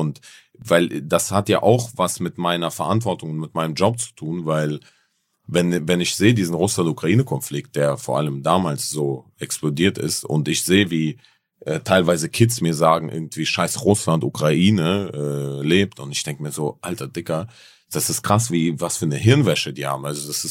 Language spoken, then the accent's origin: German; Berlin, Germany; ich bin auch aus Berlin zum Beispiel, ganz ehrlich, hierher nach Hamburg extra gekommen